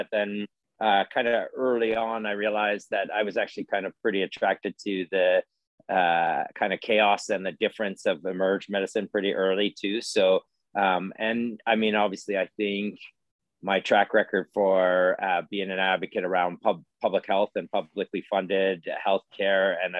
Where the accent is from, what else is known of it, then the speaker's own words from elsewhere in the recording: Cold Lake, Alberta, Canada; also born or lived in Ontario / British Columbia; So I actually was all over in Ontario, BC, but actually did graduate high school from big old Cold Lake, Alberta, actually.